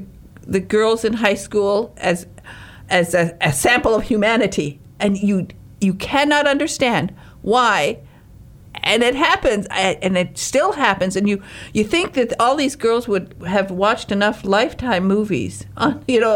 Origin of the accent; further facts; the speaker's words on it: Detroit, Michigan, United States; accent: Northern Michigan; Well, it happened to me in third grade. We moved from Northern Michigan to Detroit, and I talk a little bit like this from up north, and that's how we talk.